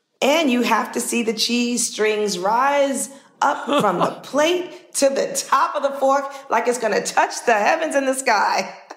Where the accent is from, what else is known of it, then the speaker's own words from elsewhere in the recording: Harlem, New York, United States; Growing up in Harlem, every summer, what we did is the day that school ended, the next day, my mom, dad, brother, sister, and I would all pack into the car